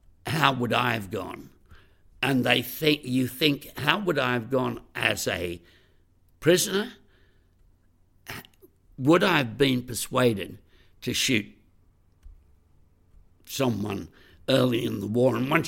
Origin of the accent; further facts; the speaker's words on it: Australia; I'm a hillbilly from Australia